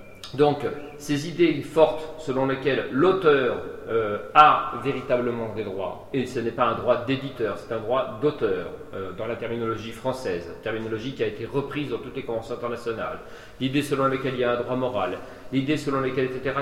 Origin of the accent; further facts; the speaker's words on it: Saint-Dié, Grand Est, France; des Vosges, puisque je suis d'origine de Saint-Dié